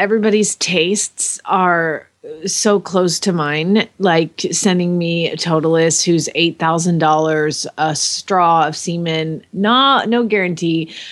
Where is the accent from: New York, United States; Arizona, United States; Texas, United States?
Arizona, United States; Phoenix; from Phoenix, Arizona.